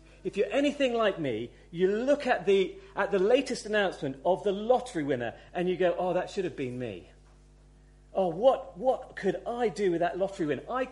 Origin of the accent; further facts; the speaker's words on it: United Kingdom; because I'm British, actually I'm a good person.